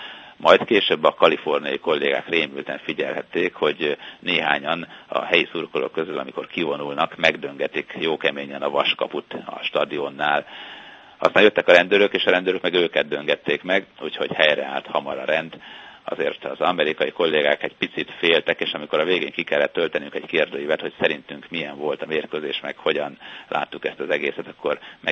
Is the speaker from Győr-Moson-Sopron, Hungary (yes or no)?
yes; Sopron, Győr-Moson-Sopron, Hungary; born or raised there